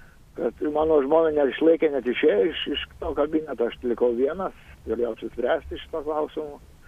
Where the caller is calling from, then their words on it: Kaunas, Kaunas County, Lithuania; Aš esu kaunietis